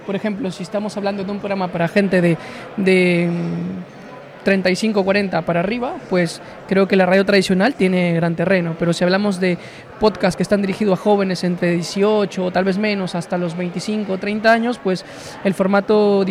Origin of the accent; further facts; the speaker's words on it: Peru; now in Spain; Pues yo soy de Perú